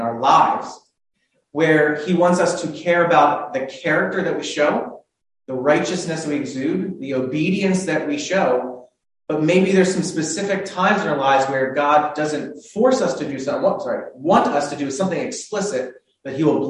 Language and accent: English; Chambersburg, Pennsylvania, United States; when I grew up in Chambersburg, out near Greenwood Hills, as most of you probably know